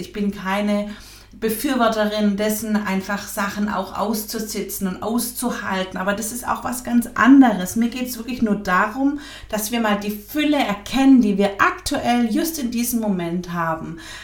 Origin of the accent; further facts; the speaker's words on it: Swabia, Germany; hier im Schwabenland, wo ich herkomme